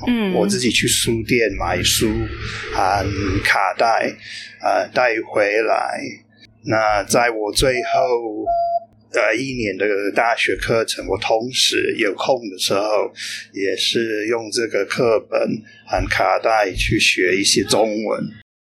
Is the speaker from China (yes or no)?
no; United Kingdom; Chinese is a second language; moved away as an adult; now in Tainan, Taiwan; 我是出生在英国，但是差不多29年前来台湾。我从那个时候起就一直住在台南。